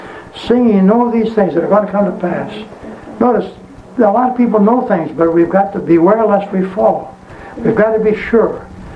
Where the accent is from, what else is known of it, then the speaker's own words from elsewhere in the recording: Berea, Ohio, United States; My wife and I grew up in Berea, Ohio, and we graduated from Berea High School.